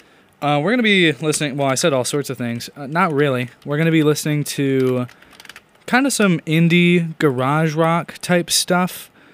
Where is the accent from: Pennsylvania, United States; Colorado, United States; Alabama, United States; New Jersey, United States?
Alabama, United States; Okay, I grew up in Alabama, and I'm going to go back there in about a week.